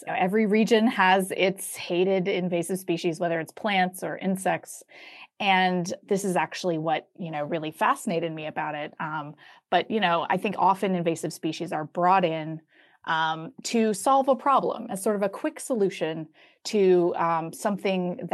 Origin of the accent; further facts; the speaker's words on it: Atlanta, Georgia, United States; Where I grew up in Atlanta, kudzu is pretty legendary, and I recall it from my early childhood.